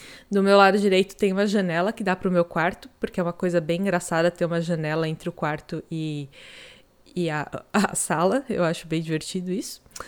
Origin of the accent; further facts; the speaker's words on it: São Paulo, Brazil; now in Florianópolis, Brazil; eu sou do município de São Paulo, nasci lá, mas hoje eu moro em Florianópolis, em Santa Catarina. A cor da minha pele é branca